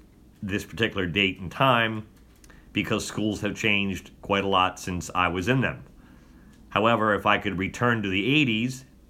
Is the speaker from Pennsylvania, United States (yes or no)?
yes; York, Pennsylvania, United States; I grew up in the city and then around the city of York, Pennsylvania, moving 5 or 6 times in that area before I graduated from high school.